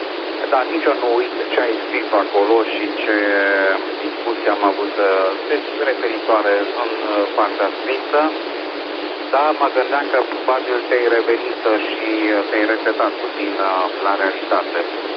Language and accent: Romanian; Hunedoara, Hunedoara County, Romania; din Hunedoara.